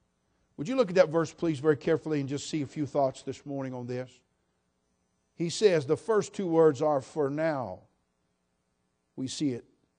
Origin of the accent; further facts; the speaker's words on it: United States; I follow it carefully because I'm an American.